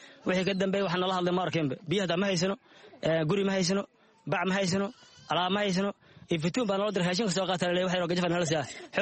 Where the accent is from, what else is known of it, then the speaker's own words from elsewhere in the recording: Saakow, Middle Jubba, Somalia; now in Dhagaxley, Somalia; Dadkii cusub oo gadaalka imaadaan ahay, waxaan ka soo barakacay degmada Saakow, xasoon iyo shan bilood meelasan aan deganahay.